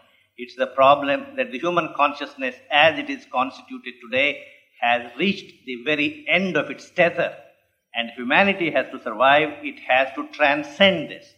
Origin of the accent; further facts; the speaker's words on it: India; And as an Indian, truly born Indian, full-blooded Indian, I have no hesitation in prostrating myself before the mother's picture